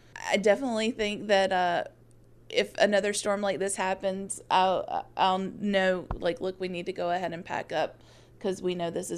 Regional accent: Charlotte, North Carolina, United States; I'm from Charlotte, so we really don't have situations like this happen, really.

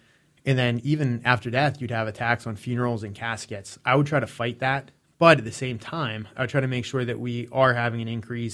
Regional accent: Jefferson Hills, Pennsylvania, United States; extend from where it currently ends now in my hometown of Jefferson Hills to 376

